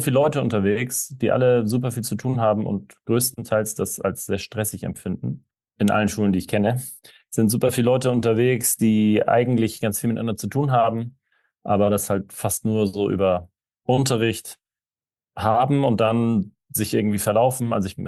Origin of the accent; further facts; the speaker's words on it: Hamburg, Germany; ich komme eigentlich aus Hamburg. Mein Vater kommt aus der Türkei.